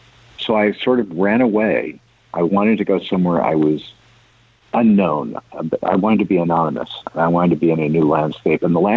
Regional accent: San Francisco, California, United States; I grew up in San Francisco. I went to UC Berkeley.

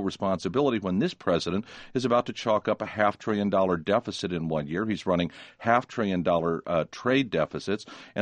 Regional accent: California, United States; I grew up among conservatives in Southern California, so the whole libertarian new conservatism is not unfamiliar to me.

